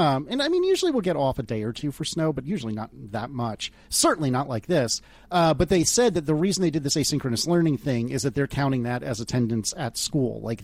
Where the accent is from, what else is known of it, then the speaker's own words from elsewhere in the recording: United States; I mean, I don't because I'm an idiot and I'm an American